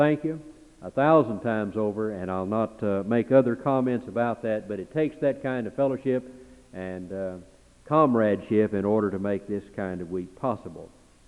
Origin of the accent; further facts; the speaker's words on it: Dallas, Texas, United States; had founded a Southern Baptist church 4,000 miles from my hometown of Dallas, Texas